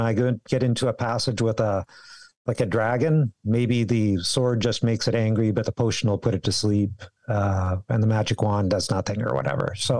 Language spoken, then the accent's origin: English; Victoria, British Columbia, Canada; also born or lived in Calgary; now in Victoria, Canada; And then after 5 years, growing up in Victoria, I just could not take the Alberta winter. So it was either a heated garage or back to Victoria.